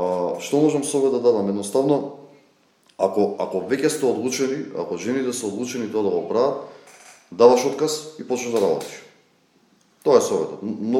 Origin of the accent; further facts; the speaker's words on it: Skopje, Skopje Statistical Region, North Macedonia; Јас сум од Скопје, менталитетот се смени со тоа што женските од Скопје се екстремно поамбициозни од машките.